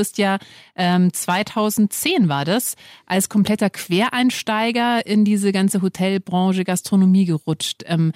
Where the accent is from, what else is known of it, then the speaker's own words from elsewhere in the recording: Bavaria, Germany; Ja, ich bin selber im Dorf groß geworden, als Kind ein Traum, als Jugendlicher, ich will es nicht sagen Albtraum, aber schon herausfordernd